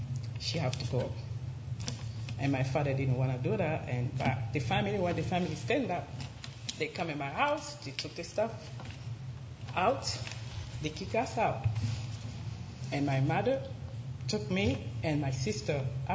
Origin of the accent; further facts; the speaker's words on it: Kinshasa, DR Congo; English is a second language; So I lived there since I was born in city, which is Kinshasa.